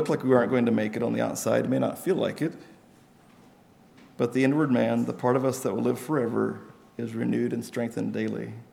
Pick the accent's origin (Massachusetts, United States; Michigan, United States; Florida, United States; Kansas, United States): Kansas, United States; and I know I'm from Kansas, so I'm used to more